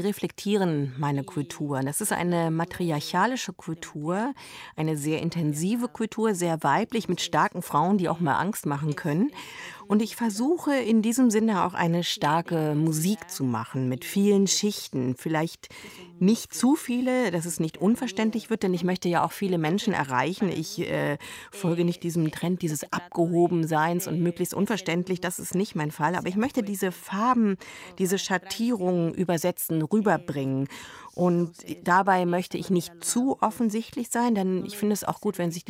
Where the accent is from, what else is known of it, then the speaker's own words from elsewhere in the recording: Colombia; Aber aufgewachsen bin ich ja in Kolumbien